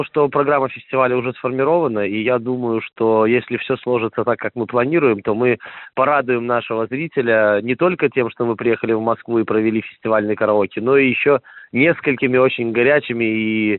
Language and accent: Russian; Belarus; мы белорусы так говорим